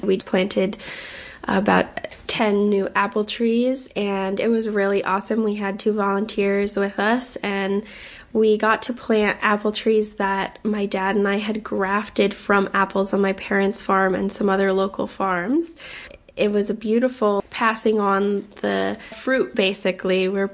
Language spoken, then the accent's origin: English; New York, United States; There's so much love and care that people put into the region, to my hometown, and I want that energy here at this farm.